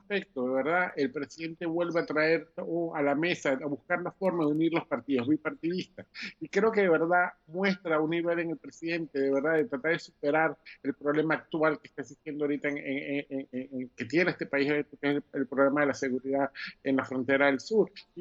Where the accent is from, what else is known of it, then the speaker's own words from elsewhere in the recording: Venezuela; como venezolano